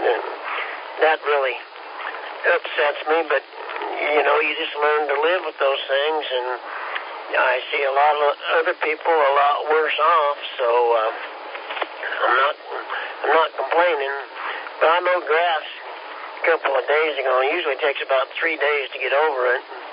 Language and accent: English; Kansas, United States; Well, won't say too much about it, but you know, I'm from Kansas, and that's all I'll say.